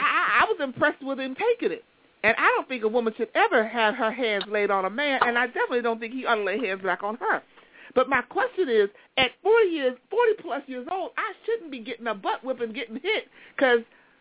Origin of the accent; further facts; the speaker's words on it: Youngstown, Ohio, United States; I'm a thug from Youngstown. We have real thugs here.